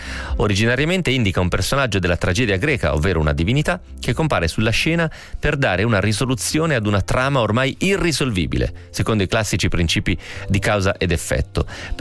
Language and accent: Italian; San Felice sul Panaro, Emilia-Romagna, Italy; conosco gli occhi di tutto il mio paese, San Felice sul Panaro, provincia di Modena, 10.000 anime in mezzo alla pianura padana.